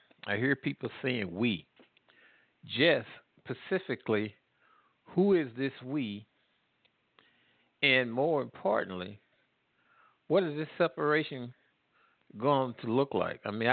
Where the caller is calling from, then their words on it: Midwest, United States; calling from the Midwest.